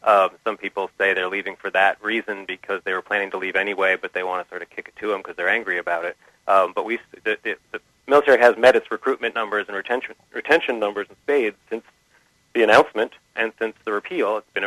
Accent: United States; I am an American. I am an American who believes we need a strong military

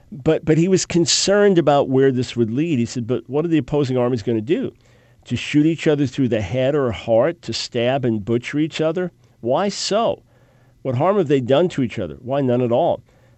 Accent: New York City, New York, United States; I grew up in New York City, Long Island, and didn't have kind of an outdoors hunting, gun handling background.

